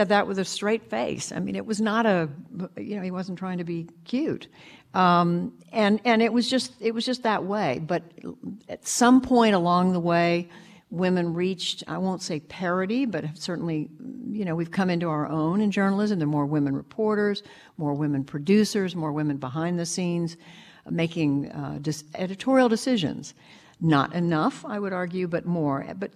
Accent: Tulsa, Oklahoma, United States; born there; also born or lived in Germany / New Jersey / Missouri / Taiwan; I was born in Tulsa, Oklahoma. Dad was in the Army, lived in Tulsa about 5 years, a few years while he was overseas, and then we moved overseas to Germany, lived there for a while, came back to the U.S., lived in New Jersey, Missouri, back to Oklahoma

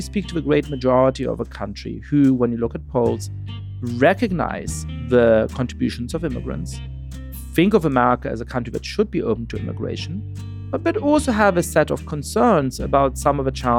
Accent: Germany; English is a second language; moved away as an adult; also born or lived in Italy / France / United Kingdom; now in United States; I myself ended up being born and growing up in Germany. I lived in Italy, in France, went to college in Britain, and came to the United States for graduate school and never really left

